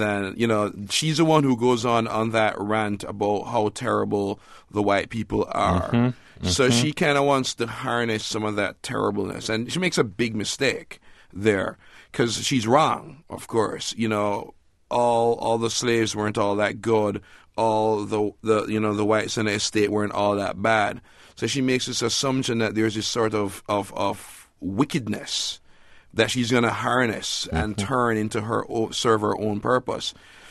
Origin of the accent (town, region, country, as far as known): Jamaica